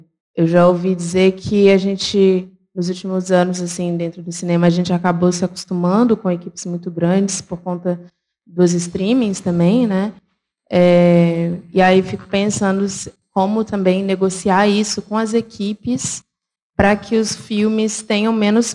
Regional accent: Belo Horizonte, Minas Gerais, Brazil; now in São Paulo, Brazil; sou de Belo Horizonte, mas moro em São Paulo.

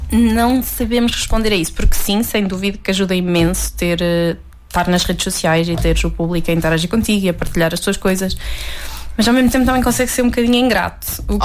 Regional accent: Aveiro, Portugal; born or raised there; also born or lived in Paredes / Bragança; now in Lisbon, Portugal

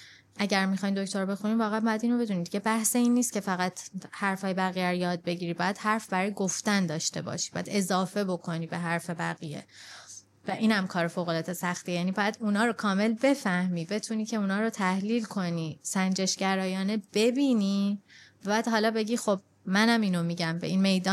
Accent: Iran; انگار مثلا این چیزم تو ذهنم بود که الان همه میدونم من ایرانیم

